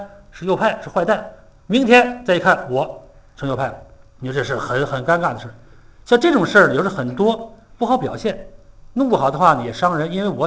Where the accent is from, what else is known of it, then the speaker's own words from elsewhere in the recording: Tianjin, China; 因为我是天津人啊，地道天津人